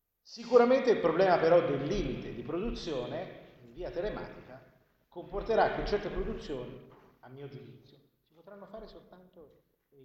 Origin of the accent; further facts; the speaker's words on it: Grosseto, Tuscany, Italy; io vengo da Grosseto